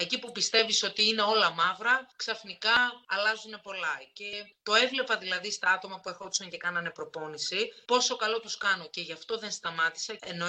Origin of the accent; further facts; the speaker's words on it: Australia; moved away as an adult; now in Greece; εγώ είμαι το 83 γεννητής. Πέρασα πάρα πολύ ωραία, αλλά μετά το 2008 έφυγα από την Αυστραλία και ήρθα για διακοπές στην Ελλάδα. Και παρέμεινα. Ακόμα είμαι εδώ.